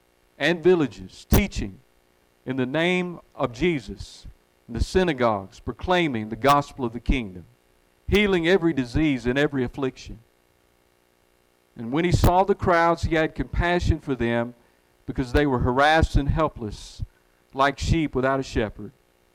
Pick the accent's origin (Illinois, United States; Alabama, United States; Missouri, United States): Alabama, United States; So when I was a child, I was raised in the home of an ex-Marine who worked in the coal mines. I'm from Walker County, Alabama.